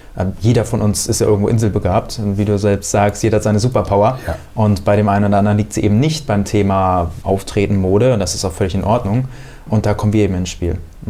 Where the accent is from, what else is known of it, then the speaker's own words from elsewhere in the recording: Hesse, Germany; wir kommen aus der Nähe von Frankfurt